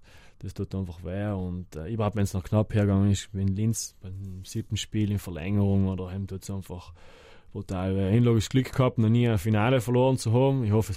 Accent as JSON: {"language": "German", "town": "Merano", "region": "Trentino-Alto Adige", "country": "Italy", "tie": "born or raised there", "said": "Und ich hoffe, dass ich noch in meinem Verein in Meran, wo ich aufgewachsen bin, etwas Druck geben kann und in Bozen natürlich auch noch ein paar Jahre bleiben kann"}